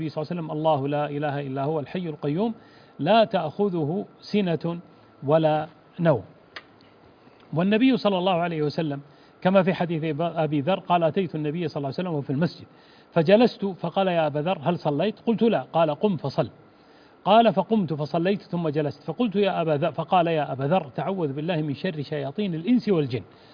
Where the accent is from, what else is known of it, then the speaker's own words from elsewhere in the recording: Najd, Saudi Arabia; حنا نسميها الجصة عندنا في نجد